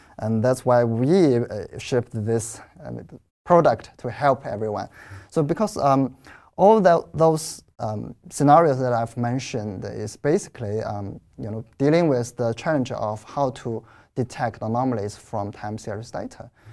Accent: China; English is a second language; from China.

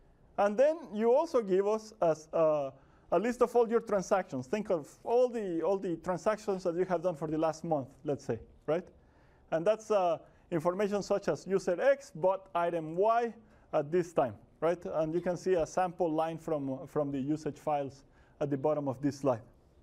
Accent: Guatemala; So when I was a kid, I'm from Guatemala, and in Guatemala, when I was a kid, there were three TV channels.

